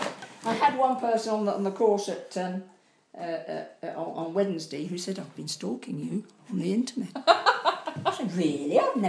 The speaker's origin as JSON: {"language": "English", "town": "Luton", "region": "East of England", "country": "United Kingdom", "tie": "born or raised there", "said": "I was born and brought up in Luton in Bedfordshire."}